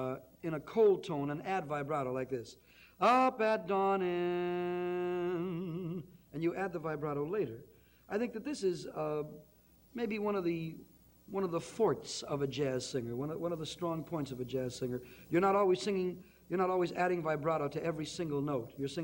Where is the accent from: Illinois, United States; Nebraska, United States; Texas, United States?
Illinois, United States; Chicago; I grew up in my hometown of Chicago